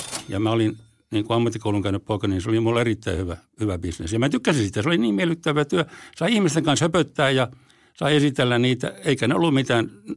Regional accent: Tavastia, Finland; vaikka mä olen hämäläinen

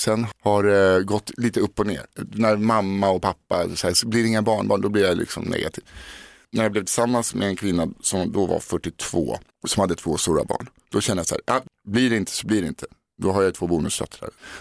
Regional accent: Stockholm, Stockholm County, Sweden; ibland brukar jag snacka söderslang med honom, för jag är från Södermalm.

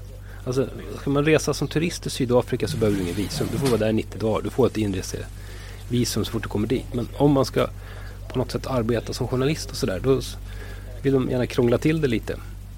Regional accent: Stockholm, Stockholm County, Sweden; jag är ju själv stockholmare

